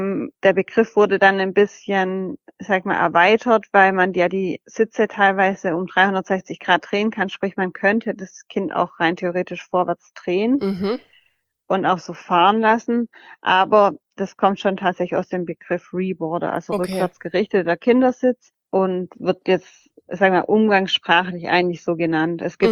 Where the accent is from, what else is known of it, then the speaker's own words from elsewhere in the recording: Esslingen, Baden-Württemberg, Germany; also ich komme ja aus Esslingen